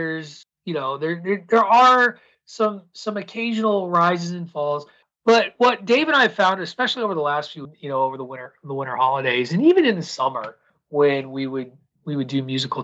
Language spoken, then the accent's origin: English; Illinois, United States; I grew up around the University of Illinois. That was what I was raised on.